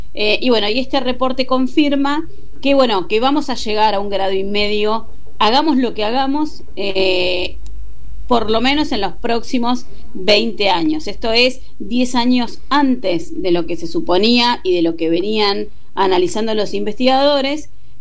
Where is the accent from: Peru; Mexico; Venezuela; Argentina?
Argentina; nosotros como argentinos debemos estar orgullosos